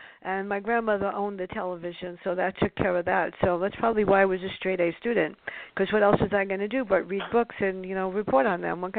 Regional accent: Bronx, New York, United States; I guess growing up in the Bronx, I learned that you have to keep your eyes and ears open.

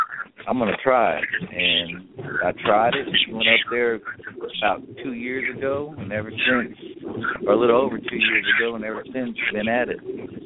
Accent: Van, Texas, United States; Well, I'm actually from the Dallas-Fort Worth area. I grew up in a small country place called Van.

